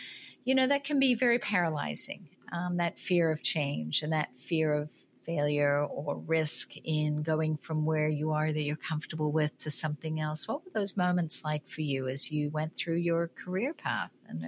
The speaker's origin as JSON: {"language": "English", "country": "Australia", "said": "I come from Australia, and Australia, you know, it's all about living life, not working."}